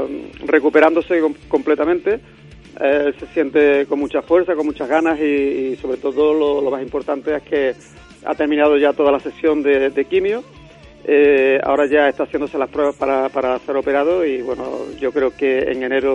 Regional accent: Andalusia, Spain; accent: Andalusian; Un grupo de metal, un grupo de rock que bueno, que tenemos acento andaluz

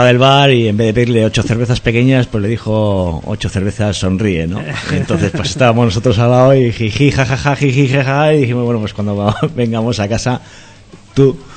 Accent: Basque Country, Spain; yo soy de pueblo, yo vengo debajo de Gorbea

